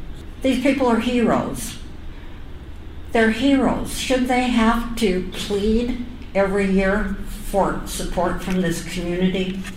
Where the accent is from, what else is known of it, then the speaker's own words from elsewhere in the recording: Evansville, Indiana, United States; When I was growing up, and that was a long time ago, but when I was growing up in Evansville, there was this extensive recreation program in cities, in parks throughout the city all summer long.